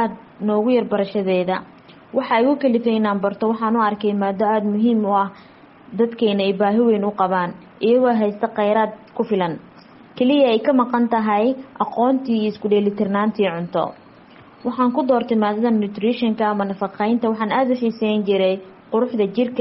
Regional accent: Mogadishu, Banaadir, Somalia; now in India; waxaan ka imaaday Soomaaliya qaasatan magaalada Muqdisho India waxaan imaaday 2016 kii

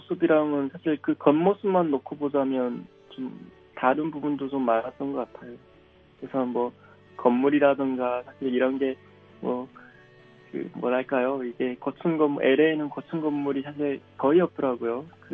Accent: North Korea; born or raised there

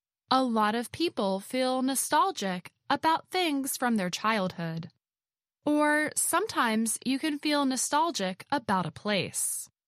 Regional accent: West Virginia, United States; In my hometown, in the state of West Virginia, we have a hot air balloon festival.

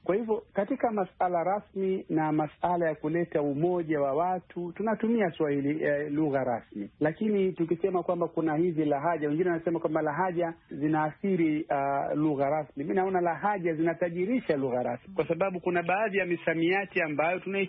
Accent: DR Congo; unapokwenda kule kwetu Kongo ambao wanazungumza Kingwana, pia ni tofauti.

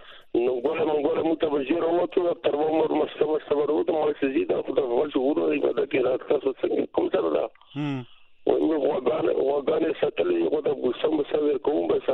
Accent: Pakistan; زه پاکستاني

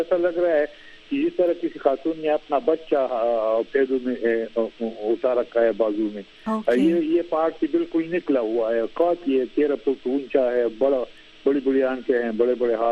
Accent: Swat, Khyber Pakhtunkhwa, Pakistan; لیکن جہاں تک میں سوات کا ہوں

